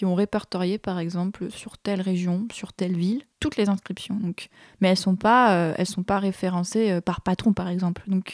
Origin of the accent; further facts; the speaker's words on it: French Polynesia; moved away as an adult; je viens de Tahiti. Ah. Et j'ai grandi là-bas jusqu'à mes 18 ans.